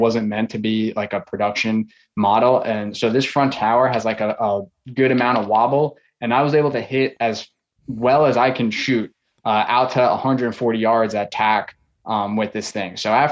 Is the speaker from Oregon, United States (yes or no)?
no; Long Island, New York, United States; So I grew up on Long Island, New York. So it's a lot of suburban hunting there.